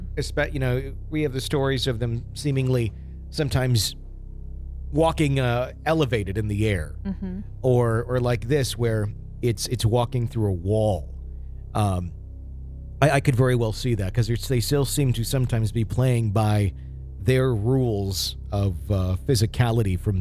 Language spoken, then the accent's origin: English; Fond du Lac, Wisconsin, United States; Fond du Lac, Wisconsin. That's my hometown.